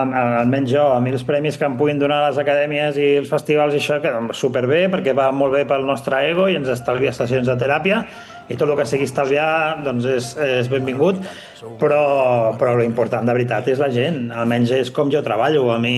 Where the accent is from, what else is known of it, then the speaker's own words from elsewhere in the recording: L'Hospitalet de Llobregat, Catalonia, Spain; moved away as an adult; tota la meva carrera té sentit si s'entén que sóc d'Hospitalet